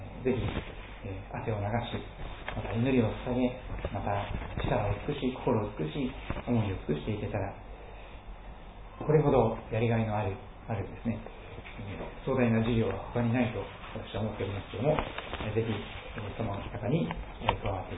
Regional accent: Kochi, Japan; 私は地元の高知にいたものですから、

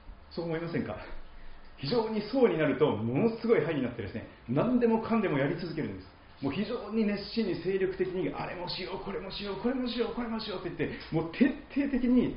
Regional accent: Kochi, Japan; 私の場合は、四国の高知県で生まれ育ちましたが、父は高知県の県庁で勤めておりました。

